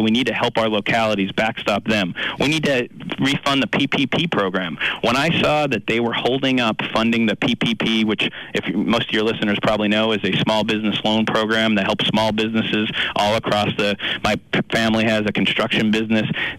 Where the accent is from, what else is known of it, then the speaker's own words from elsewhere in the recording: Hazleton, Pennsylvania, United States; Illegal immigration's done a number on my hometown of Hazelton, Pennsylvania.